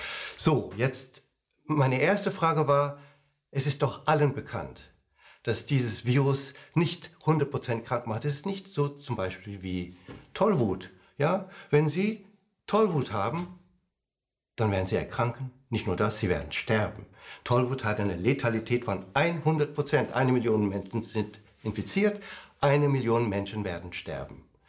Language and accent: German; Thailand; now in Germany; Ich liebe meine Heimat Thailand und ich bin auch Thailänder geblieben, lange, lange Zeit. auch nachdem ich deutscher Beamter geworden bin, war ich Thailänder. Und ich habe die deutsche Staatsangehörigkeit erst angenommen vor 2 Jahren. Da bin ich deutscher Bürger